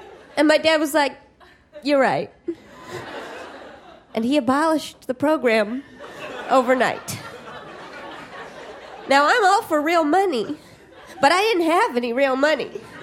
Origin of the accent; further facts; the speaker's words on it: Midwest, United States; Hello. I'm from the Midwest. Is anyone else from the Midwest?